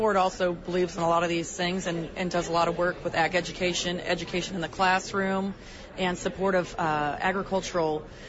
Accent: Dorchester, Illinois, United States; I was raised in the Dorchester area, and we now farm kind of between Dorchester and south of Carlinville.

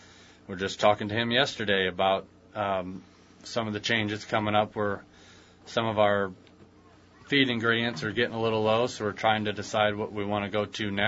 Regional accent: Illinois, United States; I grew up in Iroquois County, which is northeast of here, kind of south of Chicago. I grew up on a dairy farm.

